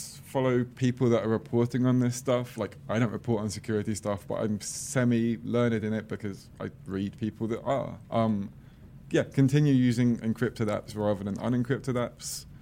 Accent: Croydon, London, United Kingdom; So I'm from Croydon, which is a really crappy place just inside of London.

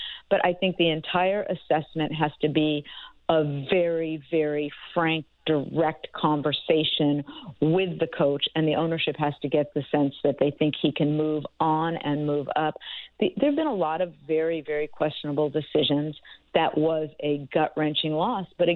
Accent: Los Angeles, California, United States; I grew up in Los Angeles. Other than my years with the Raiders when Al moved the team to Oakland, this is where I've lived

